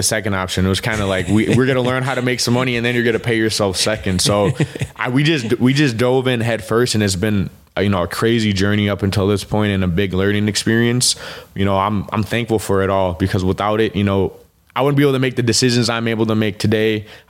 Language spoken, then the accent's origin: English; Rochester, United States; I want to bring one to my hometown before you start getting too big and, opening too many spots and kind of forget about me. So I knew he was working on another location that's kind of by the Cub Stadium. And I was like, can we please try to put one in Rochester